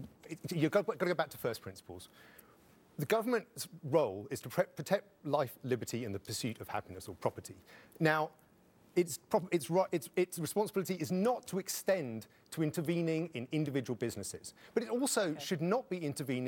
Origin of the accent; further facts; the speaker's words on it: United Kingdom; now in United States; I'm originally from Britain. I live in America.